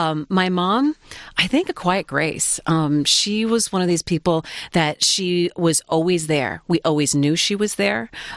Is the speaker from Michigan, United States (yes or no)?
yes; Troy, Michigan, United States; I grew up in Southeast Michigan. I grew up in Troy, and I never thought that I would end up in the same place that I grew up.